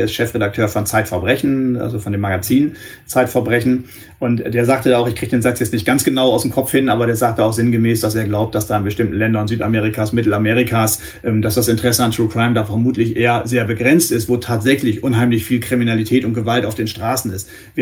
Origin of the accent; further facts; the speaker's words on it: Northwest Germany, Germany; ich komme aus dem Nordwesten Deutschlands